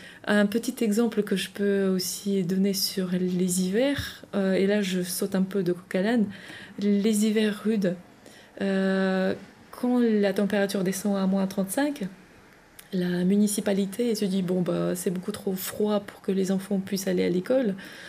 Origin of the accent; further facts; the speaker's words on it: Russia; moved away as an adult; now in France; Alors, j'ai vécu toute ma vie j'y suis née. J'y ai fait mes études secondaires, supérieures, et j'ai quitté la Russie quand j'avais 24 ans.